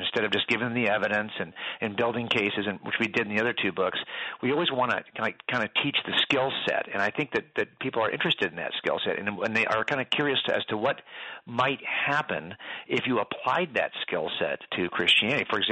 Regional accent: California, United States; I could tell you that I'm a Californian. I can make that case for why I'm a Californian. I can tell you I was born here. I can tell you that I lived here my entire life.

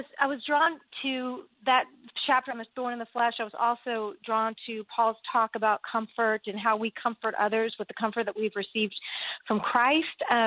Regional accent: Virginia, United States; I grew up in the Washington, D.C. area, just a few minutes outside of D.C. in Virginia

